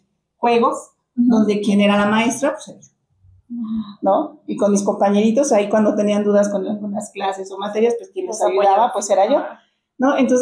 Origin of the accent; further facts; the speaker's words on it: Nezahualcóyotl, State of Mexico, Mexico; Soy orgullosamente del Estado de México, nacida en el municipio de Nezahualcóyotl, orgullosamente nezahualcóyotlense.